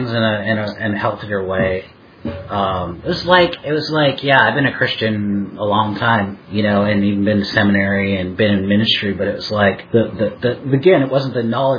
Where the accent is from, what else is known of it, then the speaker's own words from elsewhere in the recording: Seattle, Washington, United States; also born or lived in Idaho; You know, I just think, like, growing up in Seattle and even in living in, you know, Idaho for a decade, it's just asking people questions.